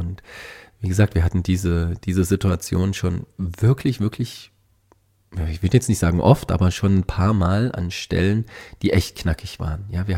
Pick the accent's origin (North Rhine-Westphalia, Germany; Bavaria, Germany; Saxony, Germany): Saxony, Germany; Dresden; wir haben ein Seminar in der Nähe meiner Heimatstadt in Dresden.